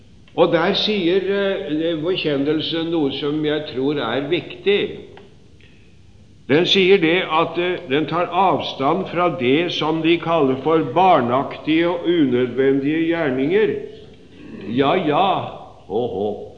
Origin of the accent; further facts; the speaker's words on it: Sarpsborg, Østfold, Norway; Da jeg var ung, i min hjemby i Sarpsborg, det var ikke så flust med penger